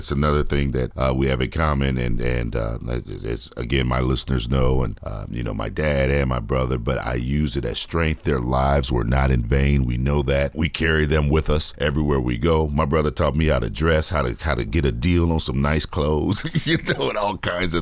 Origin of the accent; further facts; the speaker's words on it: Gary, Indiana, United States; I grew up in Gary, Indiana.